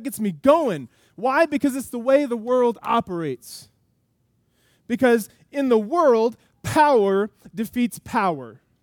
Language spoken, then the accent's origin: English; United States; And I understand. I am an American male, so I understand.